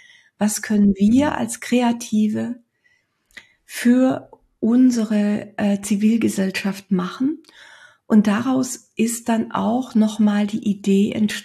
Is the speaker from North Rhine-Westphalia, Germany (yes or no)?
yes; Düsseldorf, North Rhine-Westphalia, Germany; in Düsseldorf, in meiner Heimatstadt